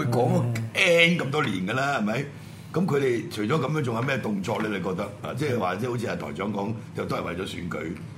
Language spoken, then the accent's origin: Cantonese; China; 即係我哋中國人講嘅諸心之論啊，係咪？